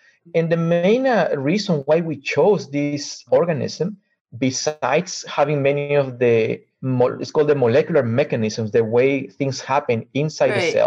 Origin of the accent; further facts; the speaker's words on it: Lima, Peru; now in United States; I am originally from Lima, Peru in South America.